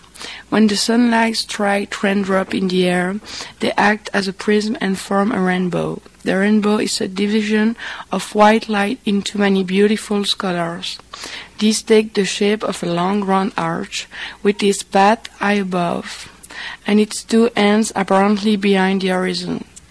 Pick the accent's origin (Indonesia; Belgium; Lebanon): Belgium; Sint-Idesbald, Flanders; English is a second language; also born or lived in France; now in Kansas, United States; So I grew up in Belgium, and I did all my studies in Belgium. And last year I went to England for 6 months to learn my English, and then I came here in Kansas to perfect it.